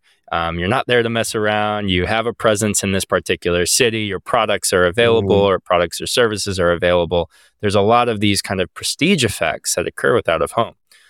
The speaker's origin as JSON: {"language": "English", "town": "Austin", "region": "Texas", "country": "United States", "tie": "born or raised there", "also_born_or_lived": "San Antonio", "said": "I grew up in Austin, Texas, went to school in San Antonio, Texas."}